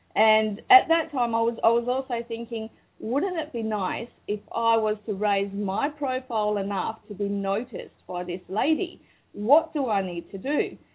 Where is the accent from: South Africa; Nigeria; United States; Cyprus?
Cyprus; now in Australia; I was a refugee from Cyprus. So there was a war in Cyprus in 1974, and my parents lost absolutely everything. So we came to Australia, sponsored to come to Australia, as refugees with only a suitcase and $200 in cash.